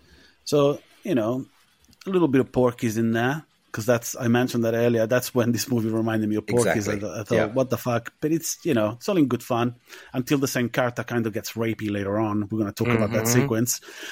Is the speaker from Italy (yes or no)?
yes; Rome, Lazio, Italy; I grew up in Rome, dude.